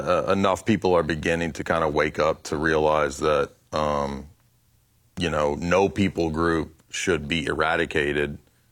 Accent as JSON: {"language": "English", "region": "Tennessee", "country": "United States", "said": "I'm from Tennessee."}